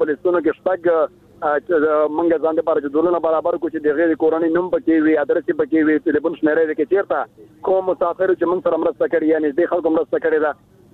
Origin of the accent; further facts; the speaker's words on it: Kabul, Afghanistan; زه په ننګرهار کښې بازې کېږم، د کابل یم